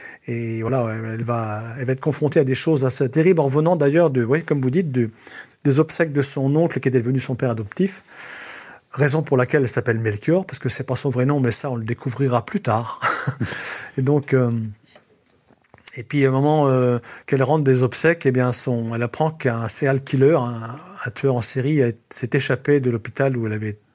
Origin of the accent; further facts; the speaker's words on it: Centre-Val de Loire, France; born there; Je suis né dans l'Eure-et-Loir. Mais toute ma famille, du côté maternel, est bretonne, du côté de Saint-Brieuc, Langueuil, Fignac. Donc, j'ai des profondes racines dans les Côtes d'Armor.